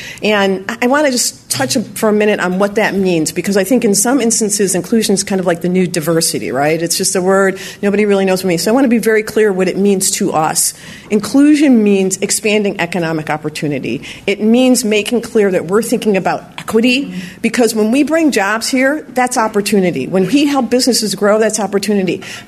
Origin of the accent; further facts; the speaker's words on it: Rochester, New York, United States; And I didn't go to high school here. We grew up in Rochester, New York.